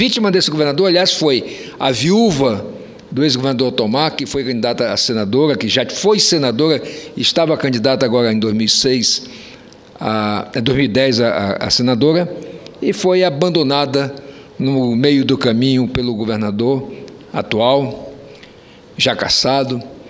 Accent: Amazon, Brazil; eu sou daqueles, como amazônida

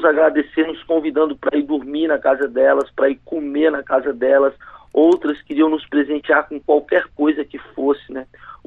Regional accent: Central Brazil, Brazil; somos do centro do Brasil e para qualquer lugar que a gente olhe, a gente já conseguiu ir na extremidade do nosso país

